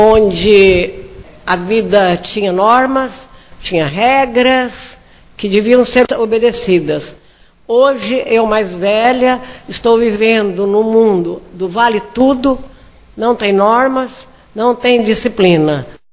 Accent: São Paulo, Brazil; now in Fortaleza, Brazil; Eu sou uma paulista que vim para Fortaleza para ficar 2 anos. Adotei a terra como minha. Faz 40 anos que aqui estou.

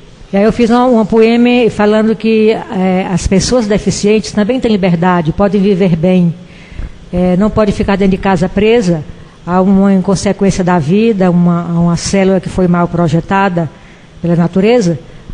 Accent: Jaguaruana, Ceará, Brazil; Eu sou de Jaguaruana e namorava uns 3 quilômetros afastada, povoado, uma vila chamada Jiqui.

